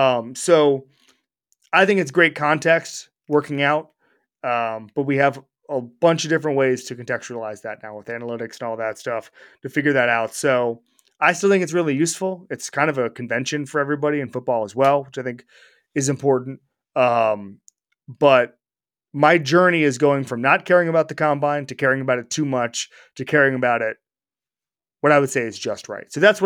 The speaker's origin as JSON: {"language": "English", "town": "Orlando", "region": "Florida", "country": "United States", "tie": "born or raised there", "said": "he is in my hometown of Orlando, Florida."}